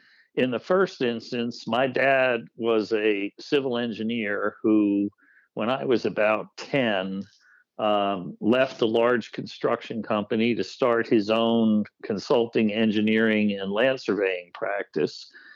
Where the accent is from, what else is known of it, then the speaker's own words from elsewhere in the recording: Metuchen, New Jersey, United States; I was born and raised in a small town in New Jersey called Metuchen.